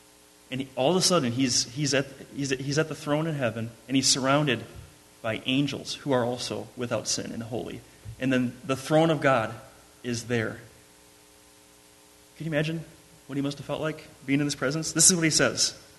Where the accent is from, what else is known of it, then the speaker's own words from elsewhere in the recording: Minnesota, United States; Now, I came from Lake Minnetonka, which is quite possibly one of the most used lakes in all of America.